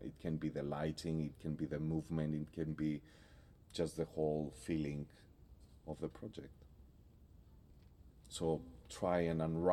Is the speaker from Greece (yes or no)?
yes; Greece; English is a second language; I'm from Greece, so I grew up in a place full of history.